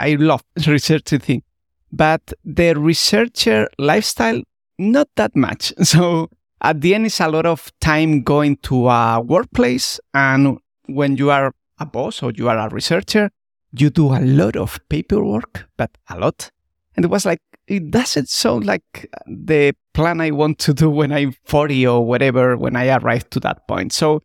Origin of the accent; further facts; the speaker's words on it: Spain; English is a second language; And when I went back to Spain, where I'm from, if you didn't notice by my accent by now